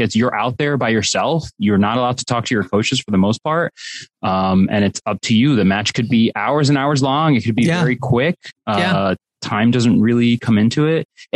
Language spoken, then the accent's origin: English; Queens, New York, United States; But I grew up in Queens, like just a couple of miles from where they play the US Open.